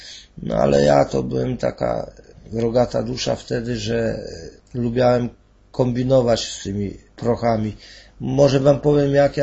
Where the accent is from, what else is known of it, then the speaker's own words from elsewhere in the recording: Kwidzyn, Pomeranian Voivodeship, Poland; mam 55 lat, pochodzę z Kwidzyna.